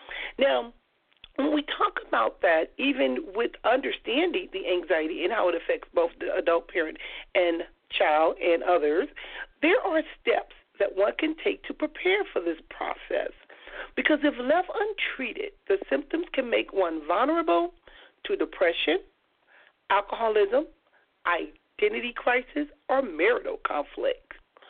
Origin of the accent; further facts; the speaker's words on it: Compton, California, United States; growing up in Compton and just the way I grew up, I've never heard of that term before.